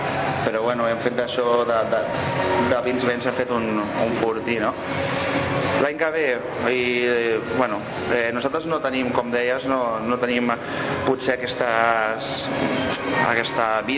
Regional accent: Piera, Catalonia, Spain; jo sóc de Piera i jo he crescut a Piera

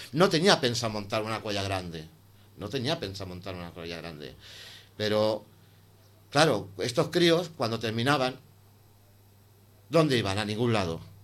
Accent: Sitges, Catalonia, Spain; somos de Sitges, no somos de las Casas Nuevas, somos de Sitges

